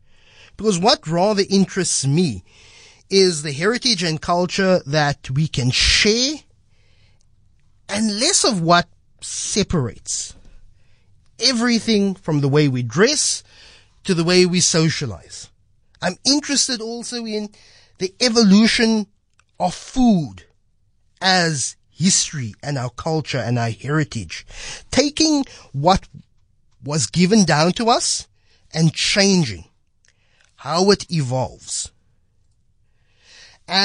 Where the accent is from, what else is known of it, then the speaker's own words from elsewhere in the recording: South Africa; As a South African